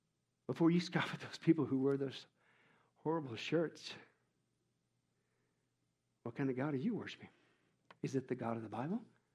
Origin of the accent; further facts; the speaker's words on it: Midwest, United States; I grew up in the Midwest.